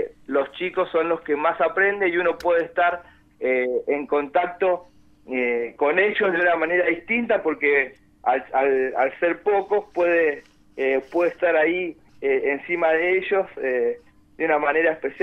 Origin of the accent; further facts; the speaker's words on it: Ushuaia, Tierra del Fuego, Argentina; Yo soy de Ushuaia, mi familia es de Ushuaia.